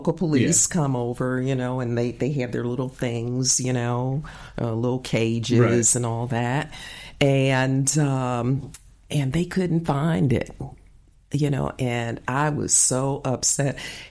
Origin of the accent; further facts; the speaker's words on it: Chicago, Illinois, United States; Yeah, that's where I'm from.